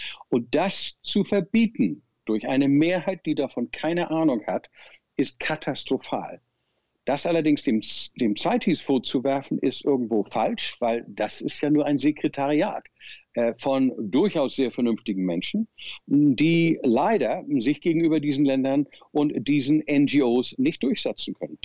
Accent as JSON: {"language": "German", "region": "Hamburg", "country": "Germany", "tie": "born or raised there", "said": "Ich bin ein glücklicher Mensch, der ein Zuhause in beiden Plätzen hat. Und ich liebe beide Plätze. Vielleicht Hamburg ein klein bisschen mehr, weil es eben meine Heimatstadt ist."}